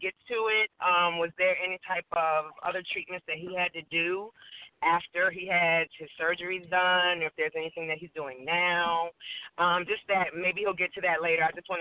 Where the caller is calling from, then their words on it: Richmond, Virginia, United States; in Richmond, Virginia.